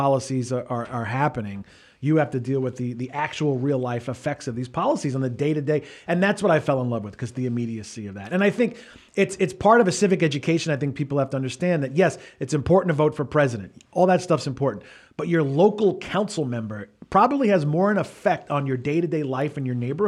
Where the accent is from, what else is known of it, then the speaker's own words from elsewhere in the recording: Bay Ridge, New York, United States; I grew up in Bay Ridge where I still live, and I own a home with my wife.